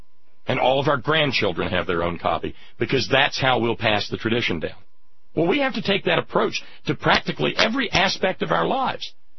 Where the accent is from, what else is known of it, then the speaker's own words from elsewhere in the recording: Alabama, United States; we had a little nuclear reactor near where I grew up in Alabama called Brown's Ferry.